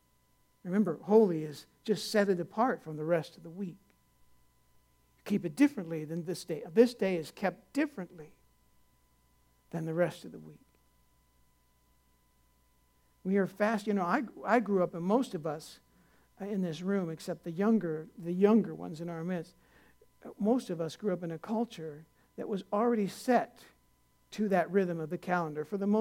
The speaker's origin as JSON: {"language": "English", "region": "California", "country": "United States", "tie": "born or raised there", "said": "When I was growing up in California, growing up as a kid."}